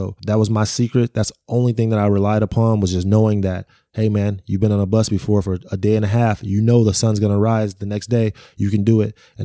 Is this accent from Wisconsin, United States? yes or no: no; Waukegan, Illinois, United States; But I grew up in Waukegan. It's still under resourced. It's more isolated than I would say Chicago.